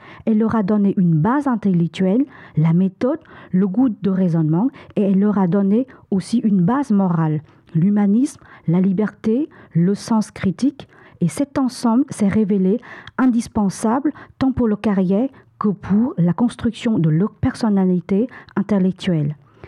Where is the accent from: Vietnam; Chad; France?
Vietnam; French is a second language; en tant que Vietnamienne et héritière de cette histoire